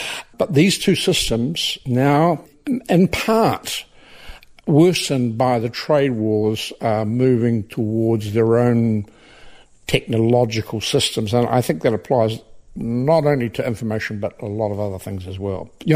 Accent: New Zealand; I'm a New Zealander.

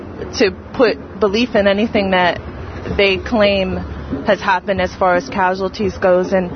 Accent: United States; this is a shameful, embarrassing day for me as an American citizen and as a human being

